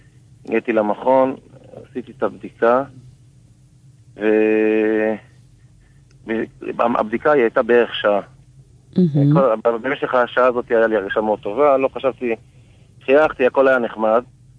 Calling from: Ashdod, Southern District, Israel; אני חזקן מאשדוד.

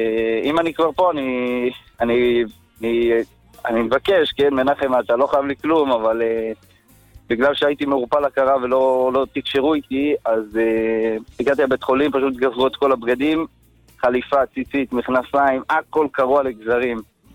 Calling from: Modiin Illit, Judea and Samaria, Israel; אני ממודיעין עילית

